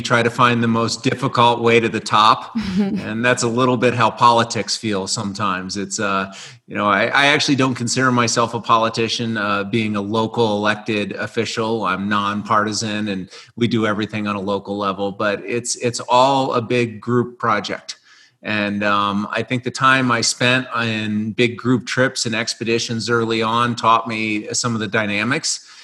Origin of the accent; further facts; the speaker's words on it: Midwest, United States; I grew up in the Midwest, so we used to climb on little limestone cliffs back there and go down to West Virginia to places like Seneca and the New River Gorge.